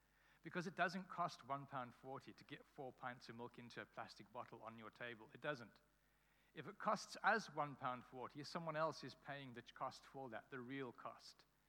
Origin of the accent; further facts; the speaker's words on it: Cape Town, Western Cape, South Africa; When I grew up in Cape Town, we had these little blue tokens that you used to get from the shop